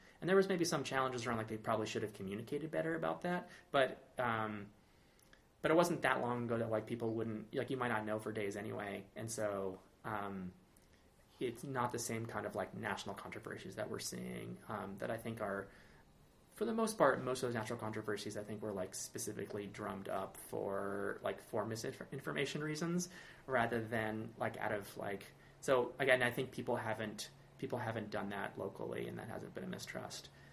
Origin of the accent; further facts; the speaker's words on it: Georgia, United States; now in Hudson, United States; No, I grew up in Georgia.